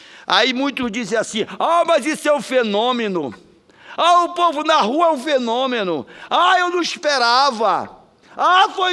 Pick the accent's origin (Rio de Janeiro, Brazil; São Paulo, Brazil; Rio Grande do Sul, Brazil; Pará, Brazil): Pará, Brazil; Eu nasci no Marajó, sou paraense da Gema E eu não sei comer sem farinha.